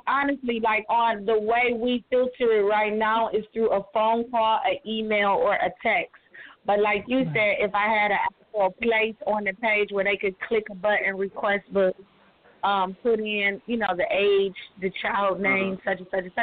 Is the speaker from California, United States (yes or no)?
no; East Cleveland, Ohio, United States; I grew up in East Cleveland all the way into 1988, and then my mom moved across town, and I graduated from John F. Kennedy in 1990.